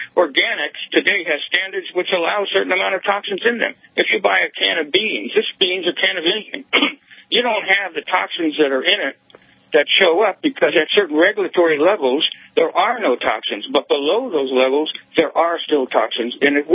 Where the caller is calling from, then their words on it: Hamilton Field, California, United States; Oh, thank you. I'm calling from Hamilton Field, which is the former Hamilton Air Force Base.